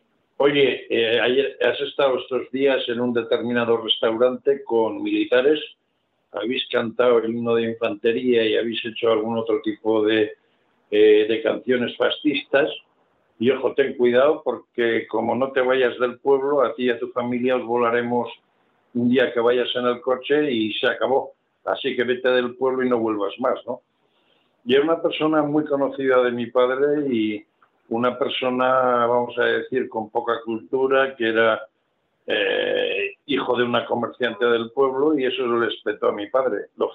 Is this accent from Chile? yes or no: no; Azcoitia, Basque Country, Spain; como en mi pueblo, en Azcoitia